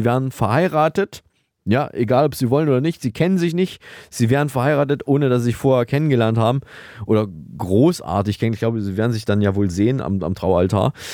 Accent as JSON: {"language": "German", "region": "Thuringia", "country": "Germany", "tie": "born or raised there", "said": "aus Thüringen, die Neues aus der Provinz berichtet, aus meiner alten Heimat."}